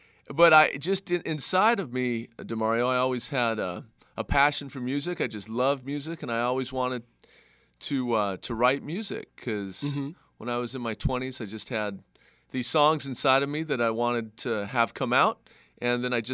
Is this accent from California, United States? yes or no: yes; Arcadia, California, United States; I grew up in Arcadia, just next door. Saw PCC growing up and graduated from Arcadia High.